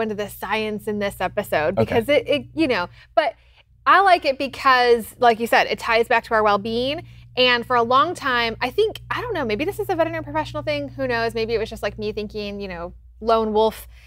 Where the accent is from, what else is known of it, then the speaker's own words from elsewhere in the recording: Michigan, United States; So I grew up in Michigan.